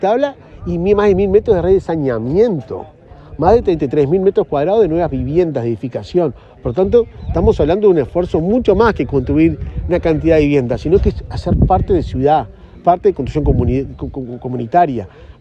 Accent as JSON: {"language": "Spanish", "town": "Chamizo", "region": "Florida", "country": "Uruguay", "tie": "born or raised there", "said": "me crié en Chamizo, en la zona de Florida"}